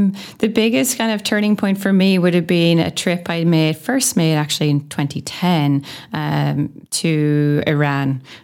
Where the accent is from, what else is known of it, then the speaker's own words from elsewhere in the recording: Rosnallen, Ulster, Ireland; when I was a child growing up in Rosnallen, Donegal.